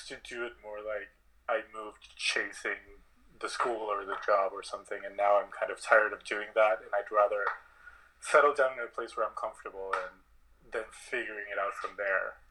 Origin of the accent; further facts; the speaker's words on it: Argentina; moved away as an adult; also born or lived in Virginia, United States / Netherlands; So I was born and raised in Argentina. I lived there until I turned 20.